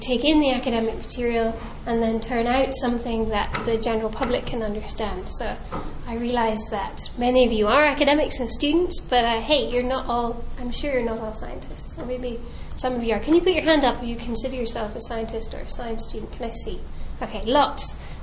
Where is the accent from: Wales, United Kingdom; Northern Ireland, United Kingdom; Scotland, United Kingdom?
Scotland, United Kingdom; I am Scottish.